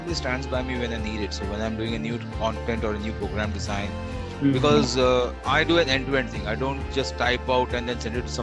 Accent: West Bengal, India; Because I come from Bengal, and it's a very big thing over there.

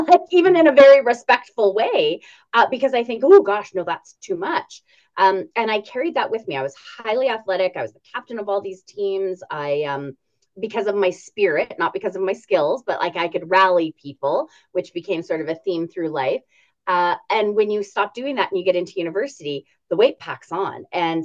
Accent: Calgary, Alberta, Canada; So I probably am one of the very few humans that was born and actually raised and stayed in Calgary. Because normally you hear people that have moved here, but I was actually born here.

